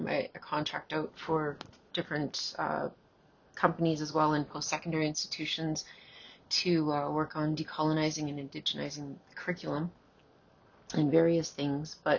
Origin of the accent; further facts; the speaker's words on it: Manitoba, Canada; it's really great because I'm from Manitoba, especially.